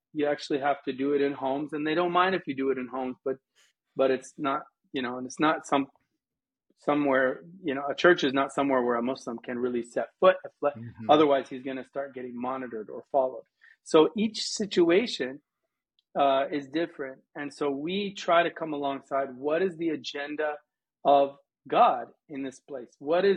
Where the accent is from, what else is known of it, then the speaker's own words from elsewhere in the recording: Colorado, United States; I'm half American, half Lebanese, but I grew up as a Westerner. I mean, I grew up in Colorado, mm-hmm. not speaking Arabic.